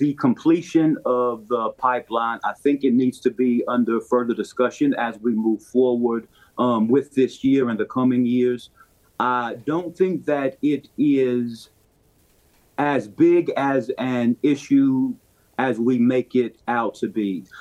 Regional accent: Bluefield, West Virginia, United States; I was born and raised in Bluefield, West Virginia.

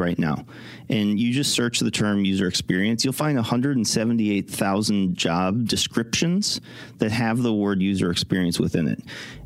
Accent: Minnesota, United States; I'm from Minnesota

